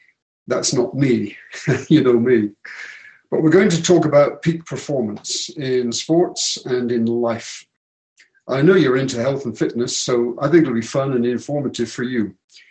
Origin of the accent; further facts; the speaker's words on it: United Kingdom; You know I'm still a Brit, right?